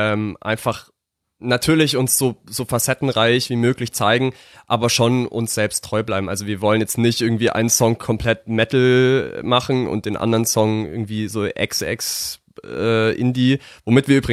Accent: Bavaria, Germany; weil München einfach ein bisschen bekannter ist als der Ammersee natürlich

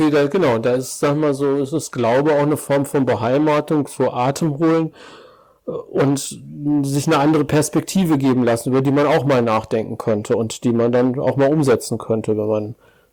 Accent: Ennepetal, North Rhine-Westphalia, Germany; Immer noch aus dem Ruhrgebiet, Ennepetal.

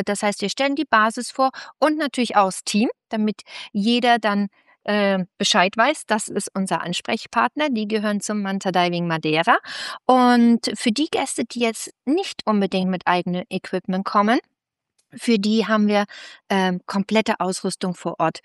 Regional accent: Augsburg, Bavaria, Germany; wir kommen aus Augsburg, es liegt direkt um die Ecke

